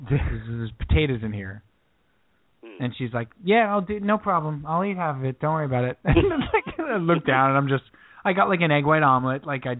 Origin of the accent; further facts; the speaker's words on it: Commack, New York, United States; The Candlelight was our diner. Where we grew up in Comac.